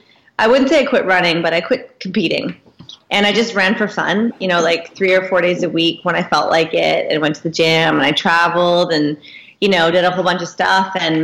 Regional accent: Vancouver, British Columbia, Canada; I'm 35 years old and I was born and raised in Vancouver.

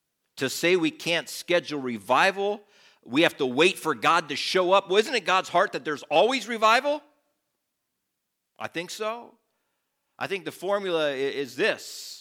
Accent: Clona, Iowa, United States; moved away as an adult; also born or lived in Grenada; now in Minnesota, United States; I grew up in Clona, Iowa, so that's Midwest, so there's a little connection there.

